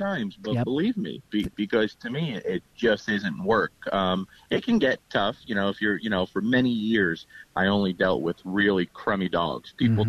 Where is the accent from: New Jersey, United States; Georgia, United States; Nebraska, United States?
New Jersey, United States; Lodi; now in Nashville, United States; I'm just north of Nashville, so my client base is in Kentucky and mostly out of Nashville. And born and raised in Lodi, New Jersey.